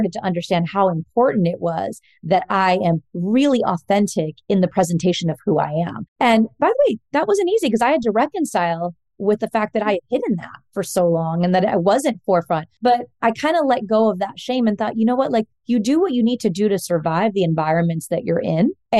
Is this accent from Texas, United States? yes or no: yes; Fort Worth, Texas, United States; so I grew up in Fort Worth, Texas. I'm a Texan like Joseph. And, you know, I grew up in a very traditionally Mexican family. I'm half Mexican, half Puerto Rican.